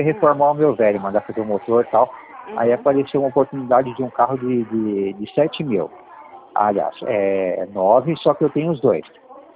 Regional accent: Ribeirão Preto, São Paulo, Brazil; Sou, aqui do Lagoinha.

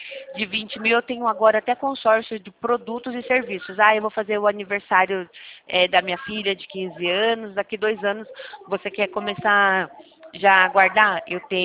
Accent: Jundiaí, São Paulo, Brazil; eu sou de Jundiaí.

